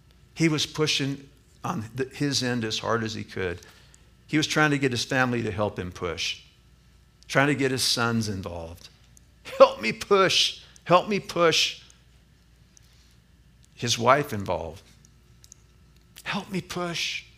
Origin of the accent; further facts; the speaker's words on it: Midwest, United States; Now, I'm a flatlander from the Midwest.